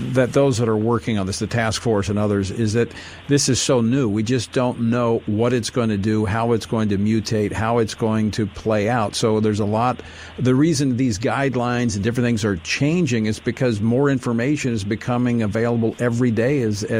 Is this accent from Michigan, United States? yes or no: no; Louisiana, United States; in my home state of Louisiana